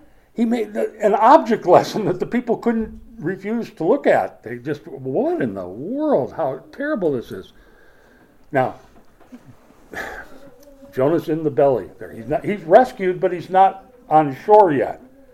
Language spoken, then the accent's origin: English; Minnesota, United States; that's the way the Scandahoovians talk there, where I grew up in Minnesota.